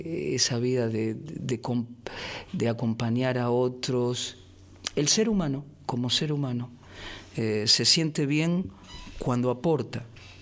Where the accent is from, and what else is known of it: India; born or raised there; also born or lived in Rosario, Argentina